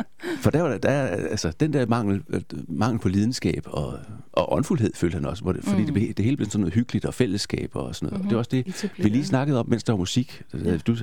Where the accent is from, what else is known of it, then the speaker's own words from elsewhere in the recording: Jutland, Denmark; Der hvor jeg kommer fra i Jylland, der er det mere reglen end undtagelsen